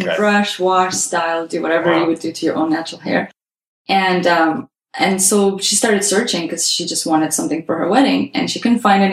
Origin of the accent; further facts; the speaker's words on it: Azerbaijan; So we, like you mentioned, we are from Azerbaijan, and for everybody listening in, if you haven't heard of this country, it is located by the Caspian Sea, and it's by Russia, Armenia, Georgia, Turkey.